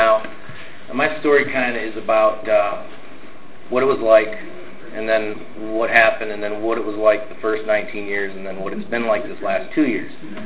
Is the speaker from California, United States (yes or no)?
no; Detroit, Michigan, United States; I grew up in Detroit, Michigan. Go Red Wings.